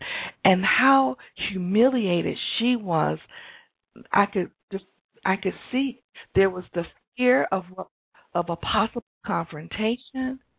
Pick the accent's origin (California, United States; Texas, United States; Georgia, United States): Georgia, United States; Atlanta; I grew up here in Atlanta at a time when the city was segregated